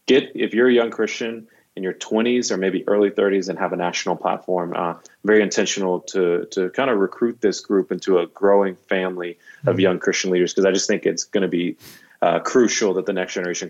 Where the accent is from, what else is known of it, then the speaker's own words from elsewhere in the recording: Dallas, Texas, United States; moved away; And so I'm half South African, half Mexican, dude. Nice. From Dallas. I've been in Dallas, honestly, my whole life until 4 months ago